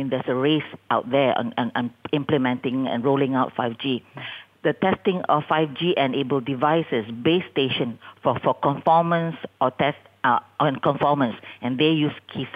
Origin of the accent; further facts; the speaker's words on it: Johor, Malaysia; now in Penang, Malaysia; I'm actually from Johor, but I've been in Penang for 35 years now.